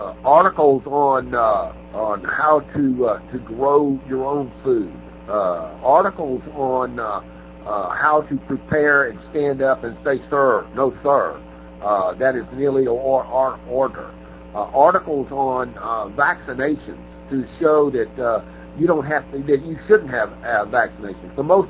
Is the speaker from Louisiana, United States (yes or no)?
yes; Shreveport, Louisiana, United States; New Orleans, Louisiana, and my hometown of Shreveport.